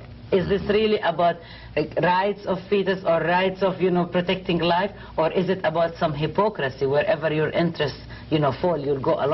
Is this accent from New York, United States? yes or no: yes; New York, United States; I come from New York.